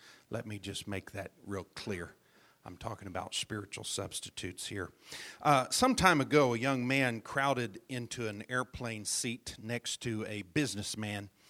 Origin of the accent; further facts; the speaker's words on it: Joplin, Missouri, United States; Growing up there in my hometown near Joplin, Missouri, along the intersection of 20th and Rangeline